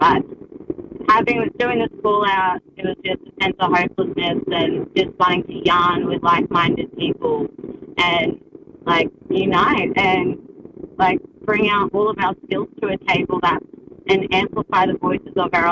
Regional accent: Cunnamulla, Queensland, Australia; also born or lived in Walgett; I'm a Gomeroi Krimi Yinna. I was born in Weewar, New South Wales, and bred in Cunnamulla.

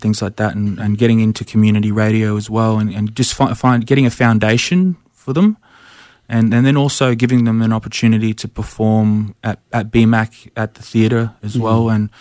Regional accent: Adelaide, South Australia, Australia; born there; I was born in Adelaide.

